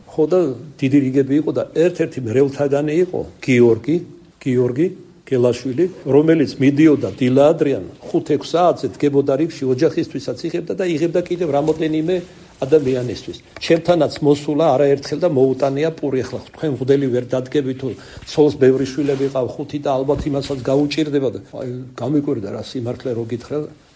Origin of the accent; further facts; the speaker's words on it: Kartli, Georgia; საქართველოდან ვარ ქართლელი ვარ